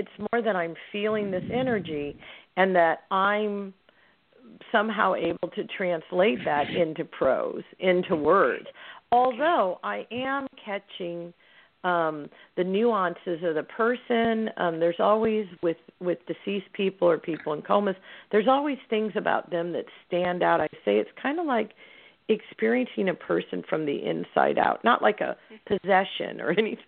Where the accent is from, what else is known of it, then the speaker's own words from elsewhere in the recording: Midwest, United States; know, I'm from the Midwest, so I'm not real intimidating or whatever.